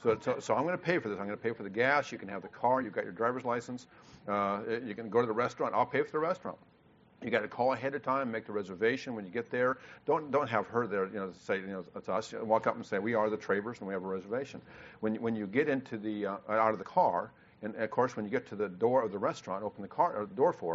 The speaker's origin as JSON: {"language": "English", "region": "Kansas", "country": "United States", "said": "We come from Kansas, so it's a whole different world, right?"}